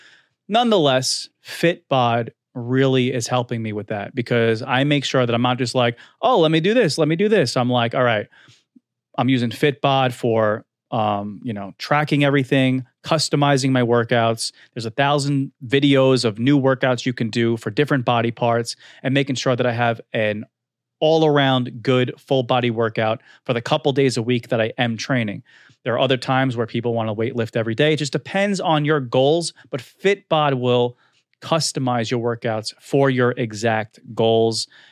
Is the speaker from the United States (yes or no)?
yes; Staten Island, New York, United States; I'm from Staten Island, you know? We do that.